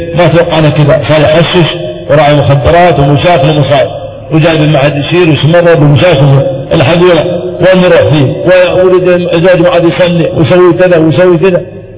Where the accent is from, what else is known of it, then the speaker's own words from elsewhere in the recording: Riyadh, Riyadh Province, Saudi Arabia; وجدوا عندنا في الرياض 40% من الزوجات تنتهي بالطلاق